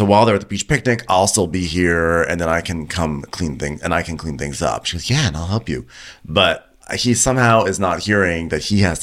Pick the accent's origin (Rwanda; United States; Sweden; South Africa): Sweden; English is a second language; It's okay. We are wearing blazers because we're from Sweden.